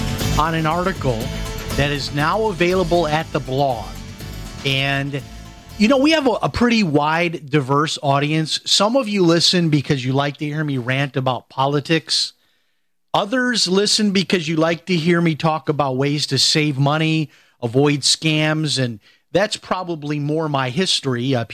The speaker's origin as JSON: {"language": "English", "town": "Chicago", "region": "Illinois", "country": "United States", "tie": "born or raised there", "said": "when I was growing up in Chicago, I was kind of known in my neighborhood for winning radio contests."}